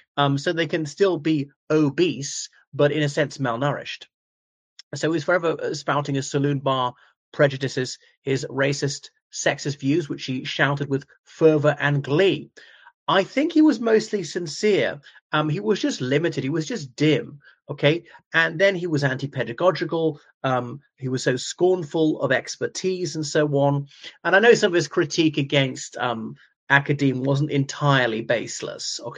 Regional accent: Ireland; o everyone … from Ireland.

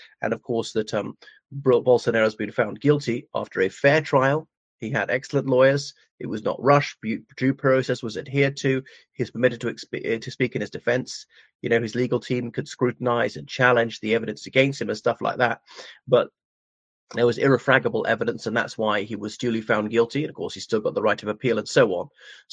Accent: Ireland; everybody … from Ireland.

